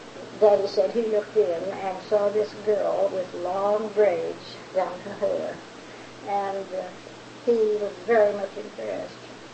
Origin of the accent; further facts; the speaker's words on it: Longmont, Colorado, United States; born there; Well, I was born in Longmont, Colorado in 1881.